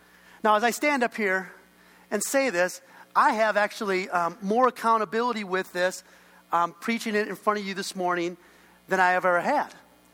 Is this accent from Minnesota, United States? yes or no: yes; Edina, Minnesota, United States; I grew up over in Edina, and we grew up in a pretty affluent community